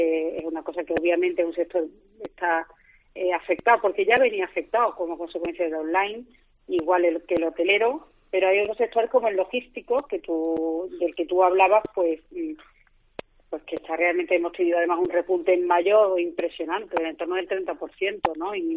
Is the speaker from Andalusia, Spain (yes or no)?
yes; Andalusia, Spain; porque además soy gaditana